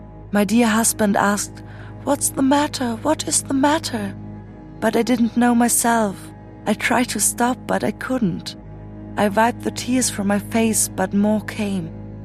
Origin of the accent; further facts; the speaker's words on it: Munich, Bavaria, Germany; born there; English is a second language; moved away; I told him, well, I'm Jewish and Hitler didn't want me here, but I was born in Munich.